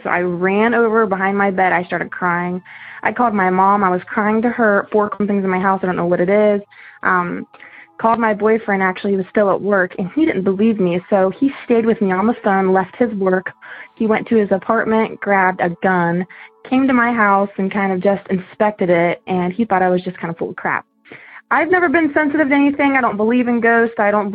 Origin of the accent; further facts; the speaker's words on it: Howard, Ohio, United States; I'm from Howard, Ohio.